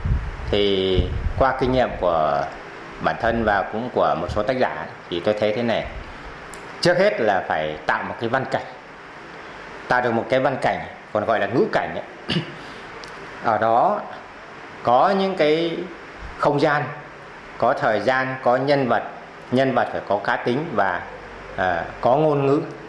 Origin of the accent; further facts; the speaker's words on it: Đại Lịch, Yên Bái, Vietnam; Quê tôi thì ở xã Đại Lịch, cũng là nơi cái vùng đất kháng chiến của Nguyễn Văn Trấn.